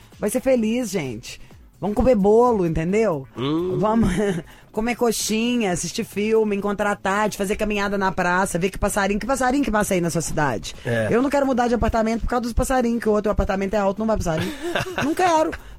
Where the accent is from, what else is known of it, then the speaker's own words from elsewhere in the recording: Brazil; Eu sou brasileira e não desisto nunca.